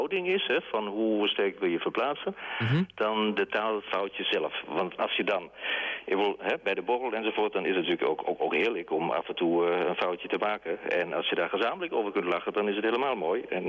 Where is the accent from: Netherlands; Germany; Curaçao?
Germany; Dutch is a second language; ik ben een Duitse jongen en ik ben met een Nederlands meisje getrouwd.